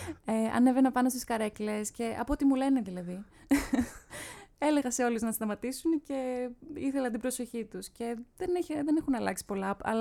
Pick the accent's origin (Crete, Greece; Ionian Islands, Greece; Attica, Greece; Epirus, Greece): Attica, Greece; Athens; Θα σας πω, μεγάλωσα στην Αθήνα, με καταγωγή από τη Σπάρτη και από την Καλαμάτα.